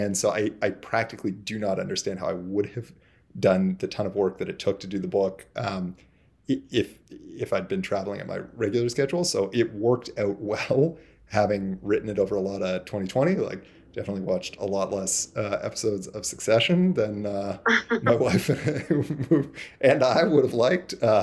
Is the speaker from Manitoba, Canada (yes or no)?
no; Toronto, Ontario, Canada; I'm from Toronto, and the vast bulk of our people are here